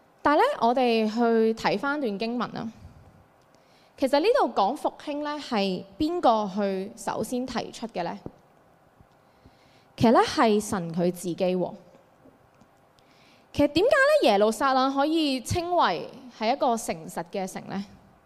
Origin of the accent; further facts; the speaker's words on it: Hong Kong; 其实我们作为香港人是生活在一个很讲求能力的社会里面